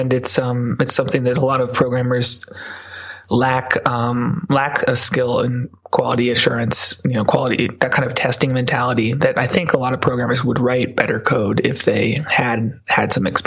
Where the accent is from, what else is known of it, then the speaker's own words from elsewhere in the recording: California, United States; this is one of the privileges of growing up in the Bay Area in California.